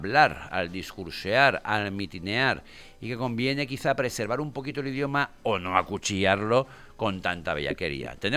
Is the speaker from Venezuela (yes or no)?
no; Valencian Community, Spain; accent: Valencian; Nosotros tenemos acento valenciano